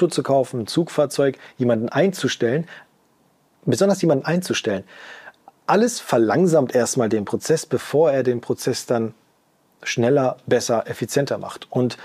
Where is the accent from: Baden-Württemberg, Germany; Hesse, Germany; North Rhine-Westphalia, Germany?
North Rhine-Westphalia, Germany; Bielefeld; ich liebe mein Heimatort, und der ist Bielefeld.